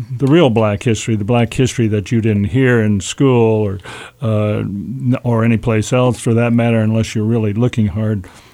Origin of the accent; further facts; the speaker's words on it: North Hollywood, California, United States; Yeah, well, I grew up in North Hollywood, so...